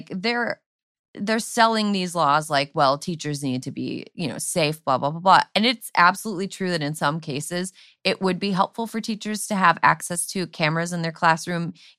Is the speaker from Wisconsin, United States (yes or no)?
yes; Wisconsin, United States; When I grew up in Wisconsin, I had relatives in Iowa.